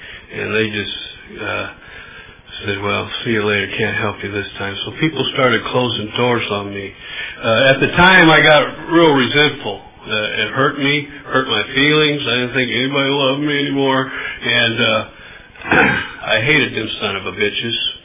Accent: Bakersfield, California, United States; now in Porterville, United States; I was raised in Bakersfield and did a lot of my using and drinking and running around in Bakersfield, Oildale area.

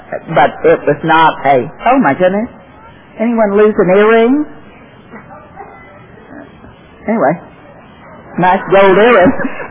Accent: Fort Worth, Texas, United States; I grew up in Fort Worth, Texas. I was born there.

